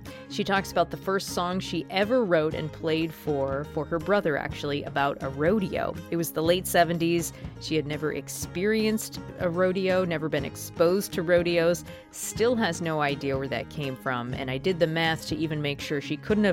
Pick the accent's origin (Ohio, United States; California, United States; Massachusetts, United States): Massachusetts, United States; Walpole; which is actually 10 miles from my hometown of Walpole.